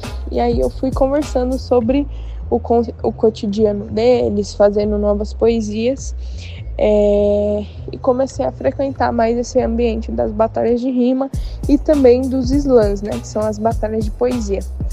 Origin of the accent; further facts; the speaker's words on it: São Paulo, Brazil; sou de São Miguel, extremo leste de São Paulo.